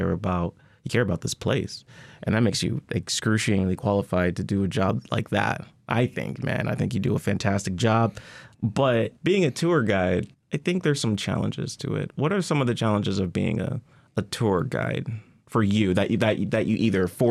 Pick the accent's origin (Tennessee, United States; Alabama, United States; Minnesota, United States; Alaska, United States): Alaska, United States; I'm pretty sure I was the only one born and raised in Alaska in that group.